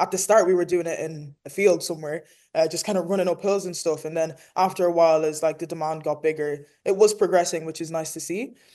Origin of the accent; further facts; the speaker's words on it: Enniscorthy, County Wexford, Ireland; Like for a small place, because I'm from Enniscorthy in Wexford, which is even smaller.